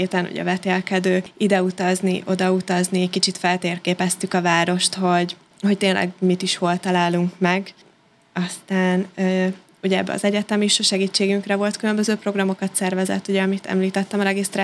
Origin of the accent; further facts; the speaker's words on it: Szeged, Csongrád-Csanád, Hungary; now in Budapest, Hungary; Ugye, hogy Szegedről felkerültem Pestre, volt bennem egy kis félelem, hogy vajon hogy fogok tudni eligazodni a nagyvárosban